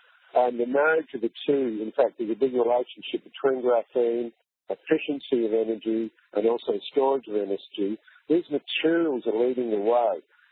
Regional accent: Australia; My home state in Australia the other day ran the whole state for a whole day on wind and sun power alone

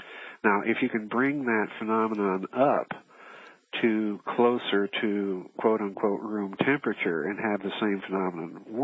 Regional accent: South Dakota, United States; I'm a hack from South Dakota.

